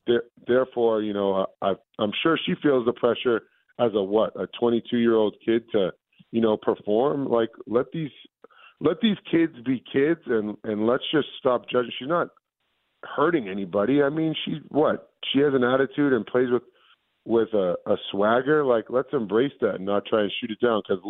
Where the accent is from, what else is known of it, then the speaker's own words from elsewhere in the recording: Massachusetts, United States; I'm excited because it's in my home state of Massachusetts.